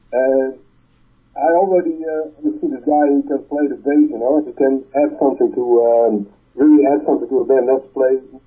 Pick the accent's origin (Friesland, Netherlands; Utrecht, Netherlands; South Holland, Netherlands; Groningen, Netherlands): Utrecht, Netherlands